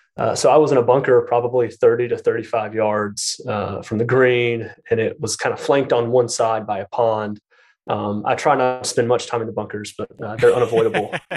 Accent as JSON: {"language": "English", "region": "Alabama", "country": "United States", "tie": "born or raised there", "said": "I grew up in South Alabama in a town of about 40,000 people. Mom taught school, dad sold cars."}